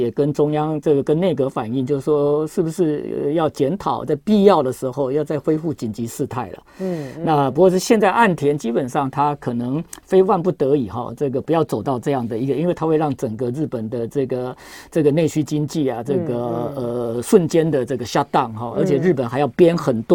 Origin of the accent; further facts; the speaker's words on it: Taiwan; 这跟我们台湾人不一样，我们台湾人是这个很愿意，